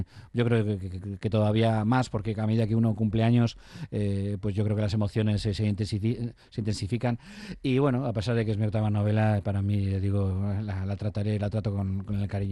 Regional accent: Portugalete, Basque Country, Spain; Portugalete, ya sabes que yo me considero de allí y es mi patria chica

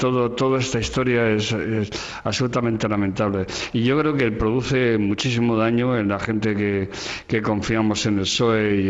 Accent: Villava, Navarre, Spain; now in Barcelona, Spain; en 2010, yo me había ido a vivir a Barcelona, estuve una temporada en Cataluña y me tocó tirar el cohete de las fiestas de mi pueblo, de Villava, donde era concejal.

